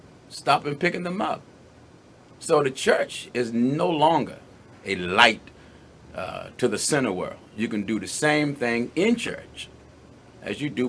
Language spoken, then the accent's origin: English; Huntington Park, California, United States; I grew up in Huntington Park.